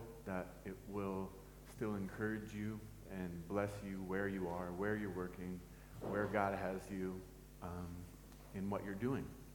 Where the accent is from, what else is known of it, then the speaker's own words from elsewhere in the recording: United States; You can tell that I'm not from around here. I am American, and I am emotional